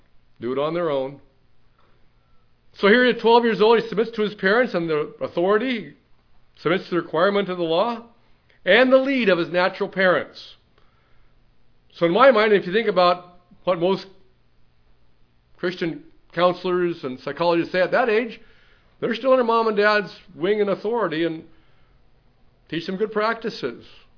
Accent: Pacific Northwest, United States; Growing up in the Northwest, you get three or four cars of, you know, teenagers, and off you go together on some adventure.

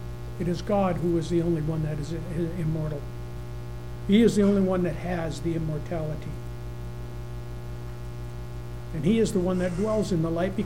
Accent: New England, United States; I remember years ago, growing up in New England, the local newspaper was what they call the Manchester Union.

